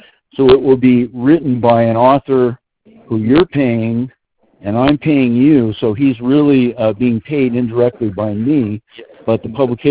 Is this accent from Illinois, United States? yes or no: no; Los Angeles, California, United States; I come from Los Angeles and I worked for Los Angeles Times for 23 years.